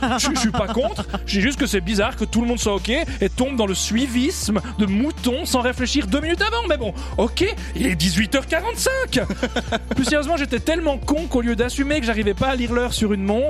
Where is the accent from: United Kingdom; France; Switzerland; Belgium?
Switzerland; Jura; je réussissais à passer une journée sans dire à quelqu'un que je suis jurassien.